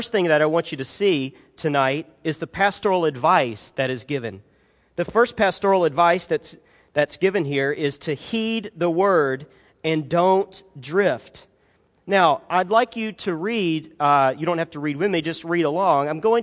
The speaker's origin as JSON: {"language": "English", "region": "Alabama", "country": "United States", "tie": "born or raised there", "said": "he and I grew up together down on the Gulf Coast down in Alabama, really close to Gulf Shores, just about half hour away from where we lived."}